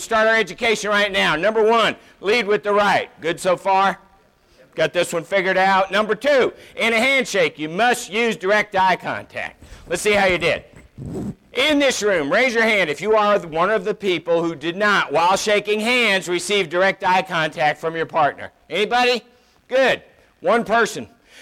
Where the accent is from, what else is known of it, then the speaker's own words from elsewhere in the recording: Boston, Massachusetts, United States; I am from Boston. I think you know what that means. I do it faster than you.